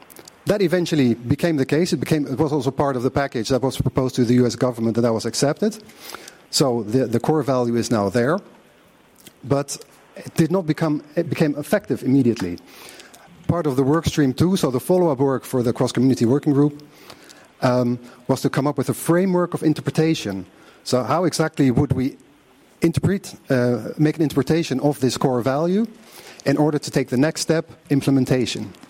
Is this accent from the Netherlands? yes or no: yes; Netherlands; I'm from the Netherlands, an at-large advisory committee member.